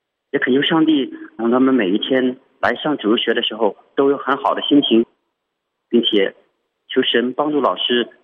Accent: Anhui, China; 我是安徽的

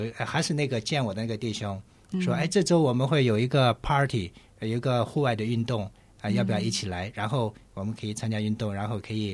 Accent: Xinjiang, China; 对，我是新疆人

